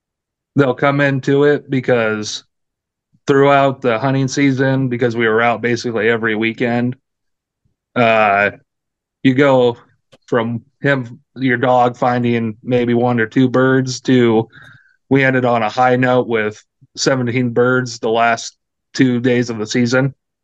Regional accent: Washington, United States; also born or lived in Arkansas; I live in Eastern Washington. I've lived here my whole life. And don't let the name fool you. I wasn't born in Wyoming. I was actually born in Arkansas.

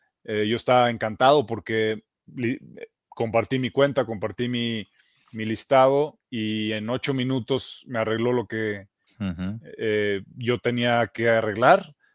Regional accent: Mexico; Yo soy de México, importante decirlo.

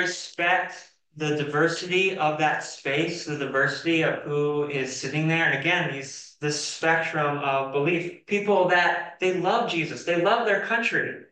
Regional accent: South Dakota, United States; He said North Dakota, but I grew up right underneath it. I'm from South Dakota.

